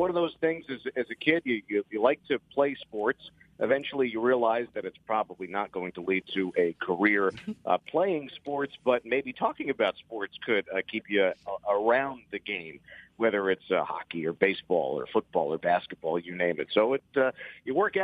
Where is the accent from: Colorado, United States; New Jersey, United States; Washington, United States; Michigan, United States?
New Jersey, United States; Nutley; also born or lived in Ridgewood, New Jersey; growing up in Jersey, I grew up in a town called Nutley, New Jersey, and the family moved up to Ridgewood. I was in eighth grade, I think, when we ended up in Ridgewood.